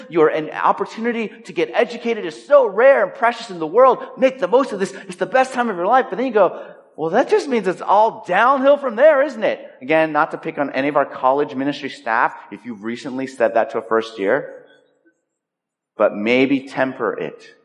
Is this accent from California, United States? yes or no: yes; California, United States; It's what we call it, intermediate school, where I grew up in California.